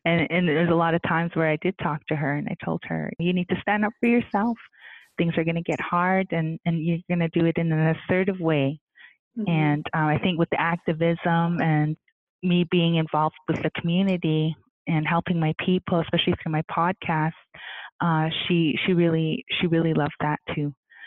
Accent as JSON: {"language": "English", "region": "Alberta", "country": "Canada", "said": "like I'm Blackfoot, I come from the Blood Tribe Nation, and that is one of our ways to cleanse."}